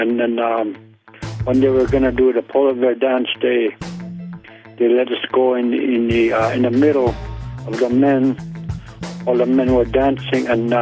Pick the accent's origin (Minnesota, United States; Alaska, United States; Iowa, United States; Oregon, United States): Alaska, United States; I'm from King Island. Well, to us King Islanders, it's a paradise for us and one of a kind that I grew up on.